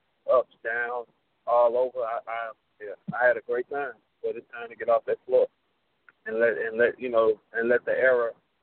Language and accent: English; St. Louis, Missouri, United States; and I'm from St. Louis. I ain't even supposed to play that game.